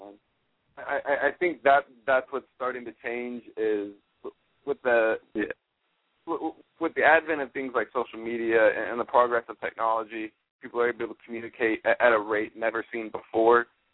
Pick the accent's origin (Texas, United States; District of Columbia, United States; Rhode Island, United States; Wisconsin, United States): Texas, United States; Oh, I was just saying, I actually, I'm from Texas.